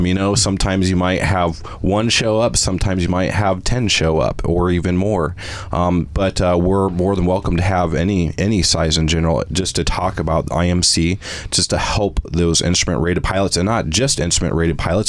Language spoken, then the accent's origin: English; Iowa, United States; And so I'm from Iowa and stuff, and I went to a community college in northern Iowa